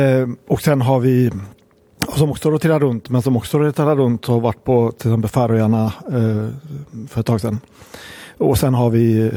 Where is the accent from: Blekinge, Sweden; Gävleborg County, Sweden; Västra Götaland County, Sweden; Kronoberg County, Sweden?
Västra Götaland County, Sweden; Gothenburg; som var i Göteborg där jag är ifrån 2006.